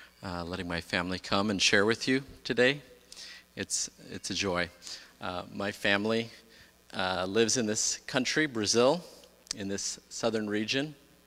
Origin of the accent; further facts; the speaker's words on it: Bangladesh; also born or lived in Minneapolis, United States; And I grew up in Minneapolis, in Bangladesh as a missionary kid, at the Santal Mission.